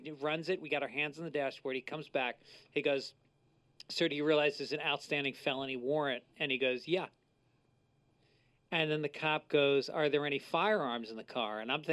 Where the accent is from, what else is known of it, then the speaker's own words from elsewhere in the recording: New York, United States; moved away as an adult; I grew up in New York, and I've been here for 25 years. I'm soft.